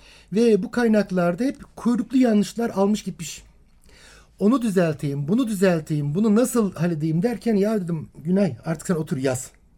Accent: Çanakkale, Turkey; Çanakkale'liyim.

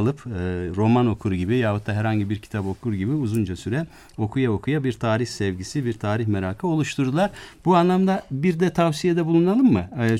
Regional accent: Yozgat, Turkey; now in Ankara, Turkey; Yozgatlıyım. Ancak Ankara'da oturuyorum yıllardan beri.

